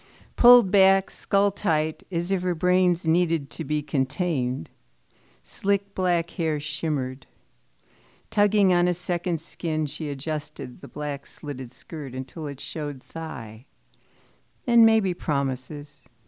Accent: Chicago, Illinois, United States; also born or lived in Evanston; I grew up in Chicago, lived in Evanston forever. We sold the house in Evanston.

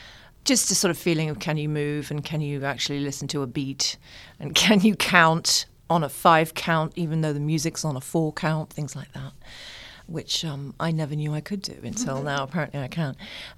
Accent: United Kingdom; moved away as an adult; And I am British myself, but I've lived here for 20 years.

